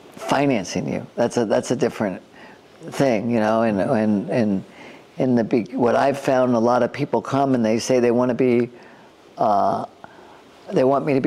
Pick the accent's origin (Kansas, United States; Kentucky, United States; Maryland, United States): Maryland, United States; again, I was from Maryland